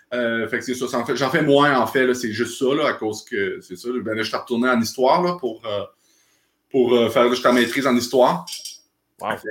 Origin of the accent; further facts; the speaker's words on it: Saint-Antonin, Quebec, Canada; Moi, je viens de Rivière-du-Loup, mon village natal, Saint-Antonin, petit village associé à juste à côté de Rivière-du-Loup.